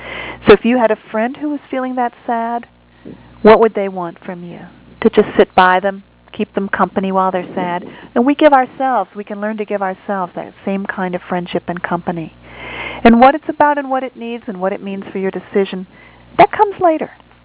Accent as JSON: {"language": "English", "country": "United States", "said": "I speak especially as an American"}